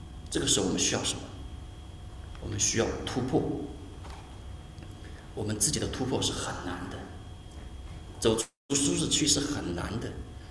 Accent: China; 这个就像我们中国人以前有些祖传秘籍，是不是？

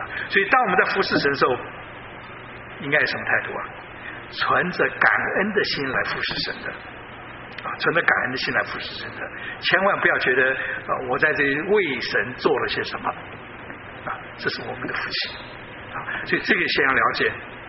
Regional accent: China; 那这个对我们中国人来讲呢，其实并不难了解。

